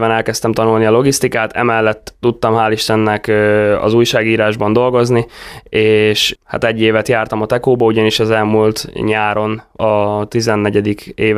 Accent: Balotaszállás, Bács-Kiskun, Hungary; ugye én itt a Kiskolasi FC-ben nevelkedtem, itt 2020-ban igazoltam idézőjelesen haza Balotaszállásra

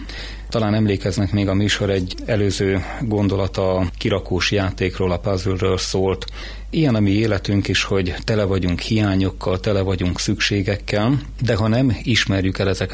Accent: Bács-Kiskun, Hungary; Én is ezen a vidéken nőttem föl a kiskunság területén

